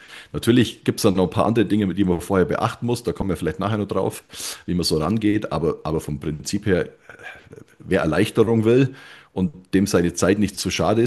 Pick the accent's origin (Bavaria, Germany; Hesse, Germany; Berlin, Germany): Bavaria, Germany; als Allgäuer